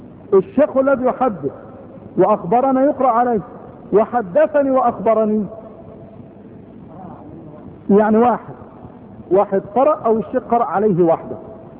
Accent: Egypt; لكن جاء وحل عندنا في مصر، وشرفت به مصر

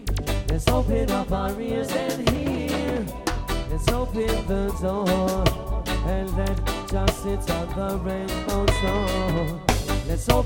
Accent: Brooklyn, New York, United States; my family are St. Catherine, and my family are Westmoreland, but I, man, come from Brooklyn. See? I come from Brooklyn.

